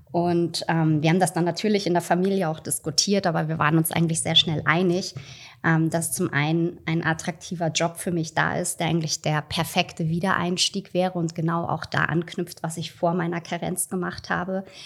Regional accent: Hamburg, Germany; now in Austria; Grundsätzlich bin ich geboren und aufgewachsen in Hamburg. Ich glaube, jeder, der mit mir ein bisschen länger spricht, hört das sofort, dass da kein richtiger Akzent ist. Ich habe in Hamburg meine gesamte Ausbildung absolviert.

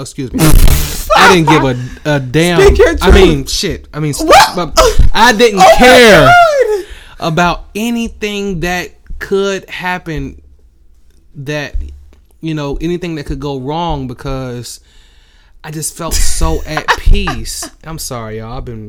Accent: the South, United States; I was like, well, I grew up in the South. These are things I know.

